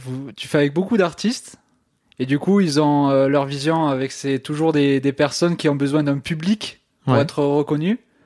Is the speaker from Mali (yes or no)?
no; Occitanie, France; Oui, je viens d'Ariège, j'ai 21 ans, je vais avoir 22 bientôt